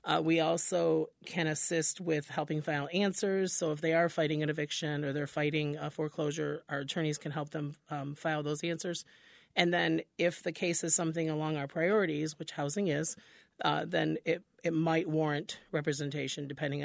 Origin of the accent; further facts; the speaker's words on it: Deltona, Florida, United States; I'm from Deltona